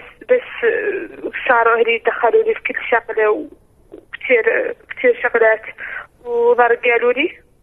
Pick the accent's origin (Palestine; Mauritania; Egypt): Mauritania; أنا من موريتانيا ومن عائلة راقية. عائلة كبيرة في موريتانيا.